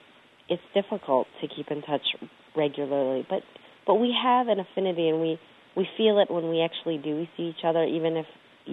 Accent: Switzerland; She actually had a pretty similar childhood in that, you know, we had a very Western upbringing, Switzerland, a beautiful place

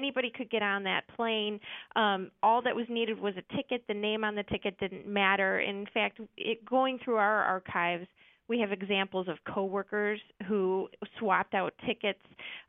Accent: Des Plaines, Illinois, United States; I grew up in Des Plaines

